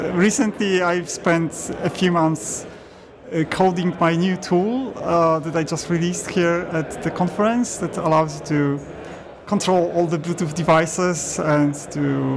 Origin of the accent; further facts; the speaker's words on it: Poland; my name is very difficult to pronounce because I'm from Poland.